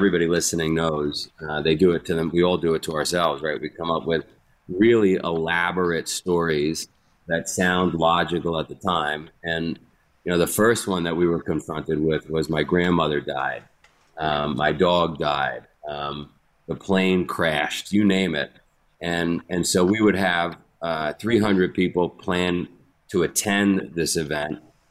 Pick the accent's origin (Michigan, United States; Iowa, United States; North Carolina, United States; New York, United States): New York, United States; Queens; Yeah, so I grew up in Queens, New York. If you saw the movie Goodfellas, I grew up in Ground Zero for that movie.